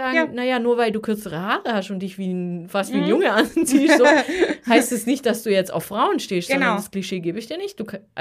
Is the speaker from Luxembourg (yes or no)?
no; Naples, Campania, Italy; ich so, nein, ich komme aus Neapel.